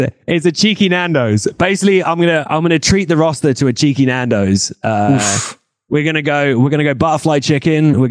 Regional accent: United Kingdom; especially as a British lad growing up, you know, you want to be a footballer 9 times out of 10.

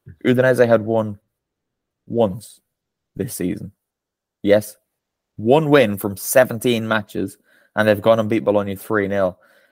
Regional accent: Ireland; as an Irishman, I've experienced a lot of rain.

